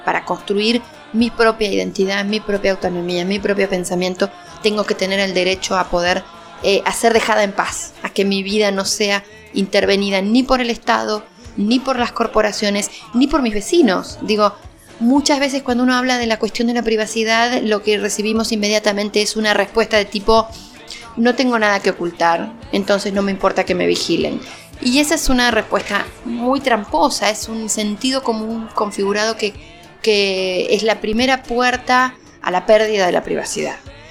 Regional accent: Argentina; vengo de Argentina.

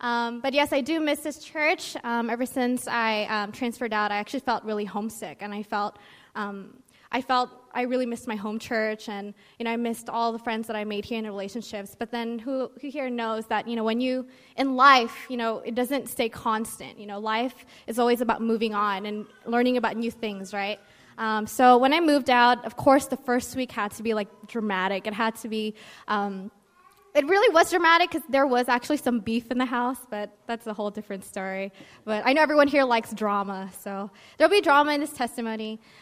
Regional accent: United States; born there; I'm actually not an Indo-born. I wasn't born in Indonesia. I was born here in America. So I'm Indonesian American.

